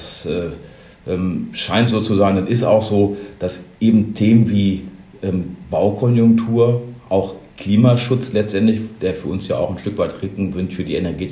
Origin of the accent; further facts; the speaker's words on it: Göttingen, Lower Saxony, Germany; Es ist in meiner Heimatstadt, die Location kenne ich gut.